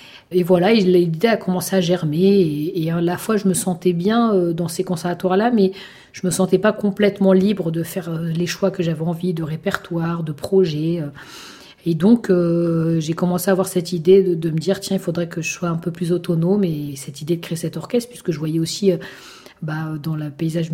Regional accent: Pantin, Île-de-France, France; peut-être parfois encore plus compliquées que Pantin, là où j'ai grandi.

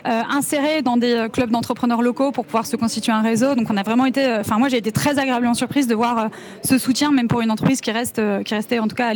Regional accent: Bourgogne-Franche-Comté, France; born there; puisque moi je suis née en Franche-Comté, donc pas du tout à Paris

